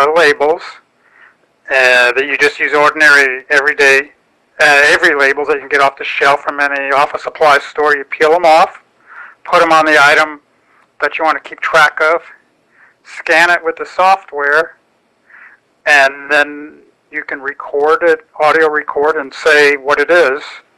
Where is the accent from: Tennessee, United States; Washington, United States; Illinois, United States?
Washington, United States; Seattle; I'm from Seattle.